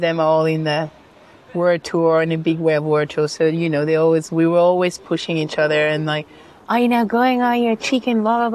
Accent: Morocco; even though I was born and raised in Morocco

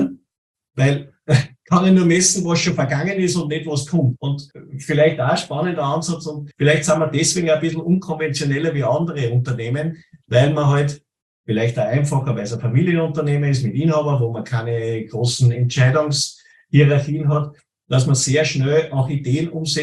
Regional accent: Salzburg, Austria; ich bin aus Bleinfeld bei Salzburg

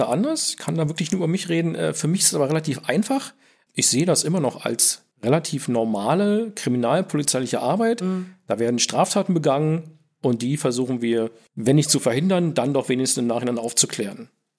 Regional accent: Germany; Ich bin in der DDR groß geworden. Als die Mauer gefallen ist, war ich 18.

